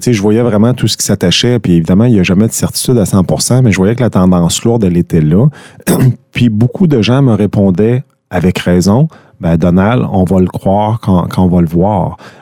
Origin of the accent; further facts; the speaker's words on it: Gentilly, Quebec, Canada; now in Deschaillons, Canada; je suis originaire de Gentilly, je demeure à Deschaillons maintenant.